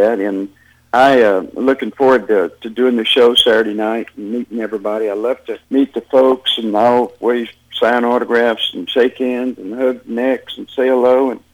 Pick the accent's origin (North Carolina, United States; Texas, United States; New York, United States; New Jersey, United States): Texas, United States; now in Branson, United States; in Branson anymore, but I live by Branson. Mm-hmm. And it's centrally located to travel out of, but I'm originally from Texas, yes.